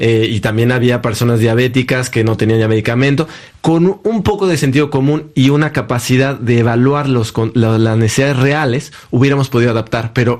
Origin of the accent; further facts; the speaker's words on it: Mexico; En mi imaginario como mexicano